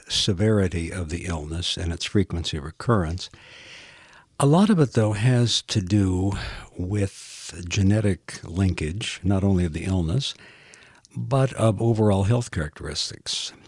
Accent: Lincoln, Nebraska, United States; We're both from the Midwest area. I'm from Lincoln originally, my wife from Omaha.

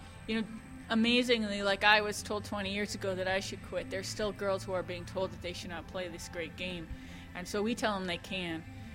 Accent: Cleveland, Ohio, United States; And then I went to the Indians, because I'm from Cleveland

